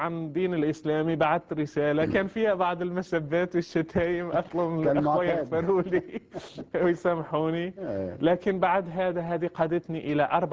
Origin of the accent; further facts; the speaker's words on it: Morocco; أنا مغربي، ولدت بأسرة مغربية، وأبويا إمام مسجد ومعلم قرآن